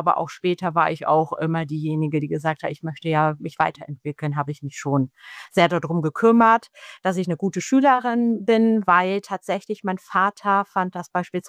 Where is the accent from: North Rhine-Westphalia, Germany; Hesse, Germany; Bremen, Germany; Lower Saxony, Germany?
Lower Saxony, Germany; Aurich; Das war alles Aurich noch, ja. Ich bin auf dem Land groß geworden. Aurich war tatsächlich noch 15 Kilometer vom Elternort entfernt